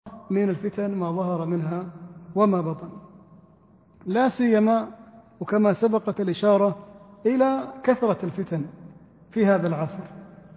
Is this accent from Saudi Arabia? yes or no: yes; Saudi Arabia; في بلادنا السعودية